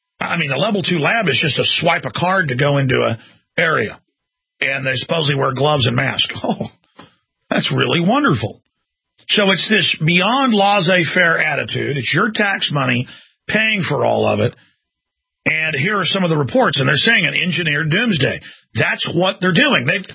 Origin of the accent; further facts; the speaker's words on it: Dallas, Texas, United States; And I grew up in Dallas, and it's still there.